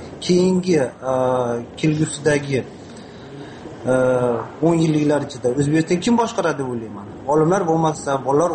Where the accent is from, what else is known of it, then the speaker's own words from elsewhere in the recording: Kyrgyzstan; now in Saint Petersburg, Russia; men asli Qirg'izistonlikman. Lekin 90-chi yillari Rossiya davlatiga ko'chib ketganman. Rossiya davlatida yashayman.